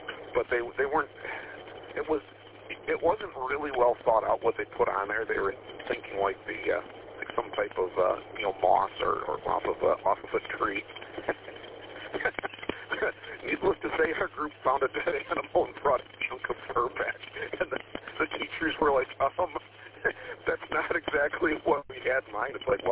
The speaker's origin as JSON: {"language": "English", "town": "Buffalo", "region": "New York", "country": "United States", "said": "I'm originally from Western New York."}